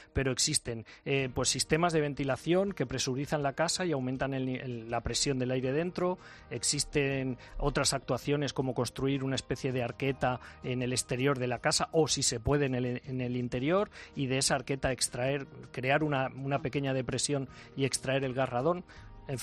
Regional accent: Moralzarzal, Community of Madrid, Spain; esas viviendas, yo las estoy viendo en mi pueblo Moralzarzal, que se está construyendo otra vez como años ha

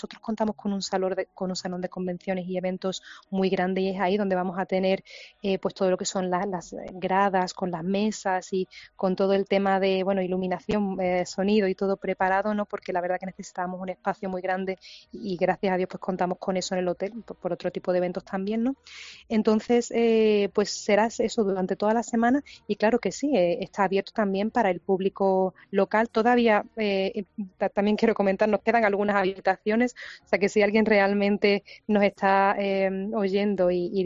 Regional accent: Andalusia, Spain; nosotros como andaluces

